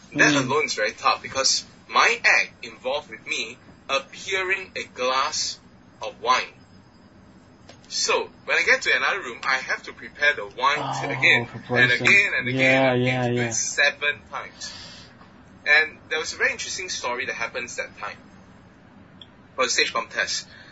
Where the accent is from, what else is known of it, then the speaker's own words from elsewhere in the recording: Singapore; now in San Diego, United States; I came all the way from Singapore, now I'm in San Diego